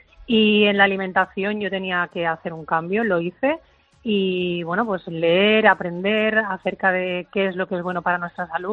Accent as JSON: {"language": "Spanish", "region": "Catalonia", "country": "Spain", "said": "yo soy catalana"}